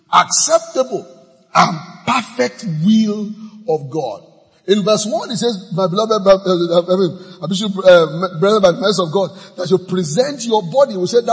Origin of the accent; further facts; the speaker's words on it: Nigeria; As a Nigerian, this is what I feel.